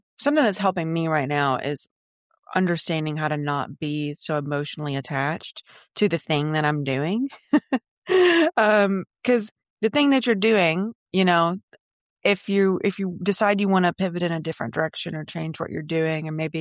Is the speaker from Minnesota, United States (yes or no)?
no; Mississippi, United States; now in Florida, United States; I'm from Mississippi, but I live in Florida now. So that's a nice transition.